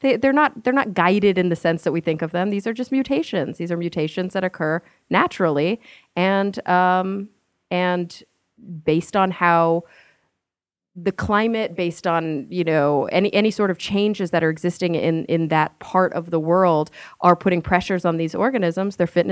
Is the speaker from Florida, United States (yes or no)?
no; Texas, United States; I was born and raised in Texas. I'm a queso girl.